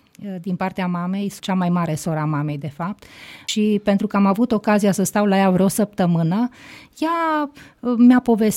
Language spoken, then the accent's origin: Romanian; Timișoara, Timiș County, Romania; born there; M-am născut în Timișoara cu aproape 50 de ani în urmă.